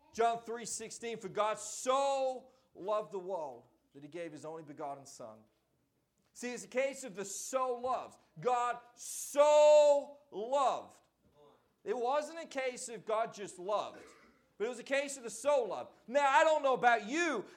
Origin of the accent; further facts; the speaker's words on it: England, United Kingdom; Now, me, I'm from England